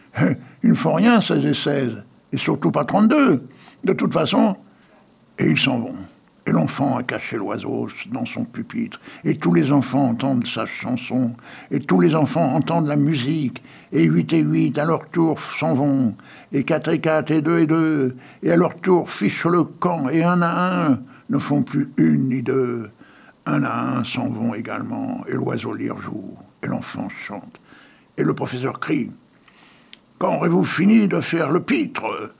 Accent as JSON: {"language": "French", "region": "Hauts-de-France", "country": "France", "said": "on fait pas ça avec un mec du Nord. Hein. Tu sais que je suis un ch'timi, moi."}